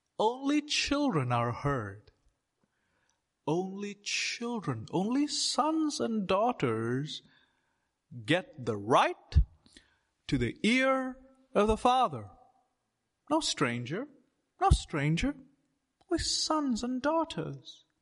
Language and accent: English; India; when I grew up in India, British English, they don't allow this kind of talk.